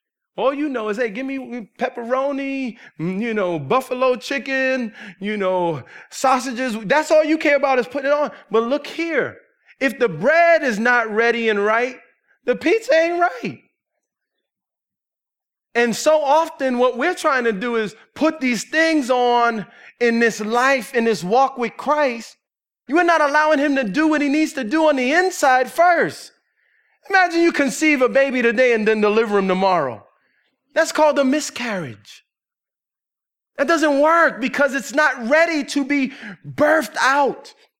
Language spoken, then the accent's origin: English; New York City, New York, United States; I say, since I'm from New York City, we got the best pizza around.